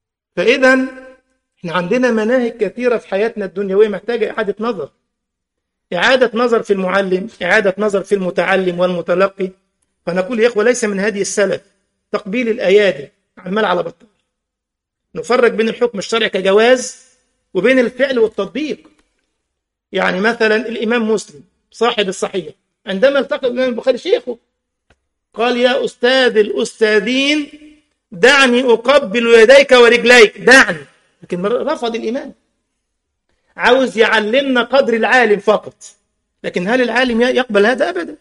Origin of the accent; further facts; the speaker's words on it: Egypt; احنا عندنا أهل مصر بالدارجة دي اسمها جلابية